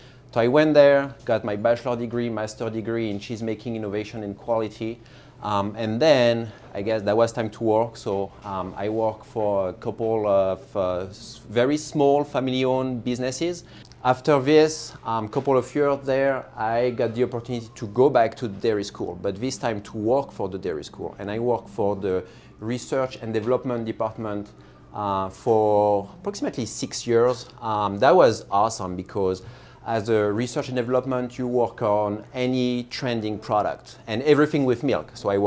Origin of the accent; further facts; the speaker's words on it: Bourgogne-Franche-Comté, France; English is a second language; well, obviously I'm French, right? cannot miss this detail. But I grew up in Burgundy, France.